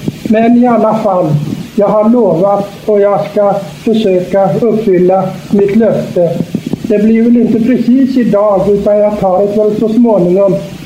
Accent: Selånger, Västernorrland County, Sweden; som skildrar en händelse från verkliga livet hemma i Selånger. Det var tre barn som satt på stranden av Selångersån och lekte

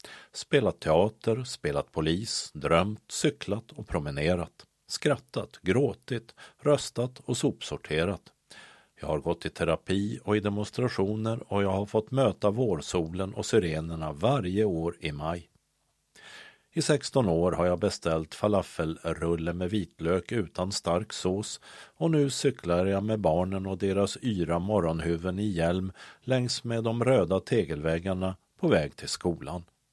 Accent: Nybro, Kalmar County, Sweden; also born or lived in Halland; varpå jag ilsket tillbakavisar påståendet om att jag skulle vara smålänning. Jag är från Halland, gormar jag. Jag må ha vuxit upp i den nätta lilla hålan Nybro, men jag är inte nybroit.

